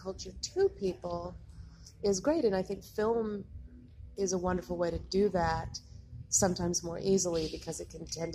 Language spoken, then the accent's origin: English; New York City, New York, United States; I lived in Manhattan for most of my life since I was a teenager, but then I am now in Brooklyn, in Fort Greene, Brooklyn, which is Spike Lee's neighborhood.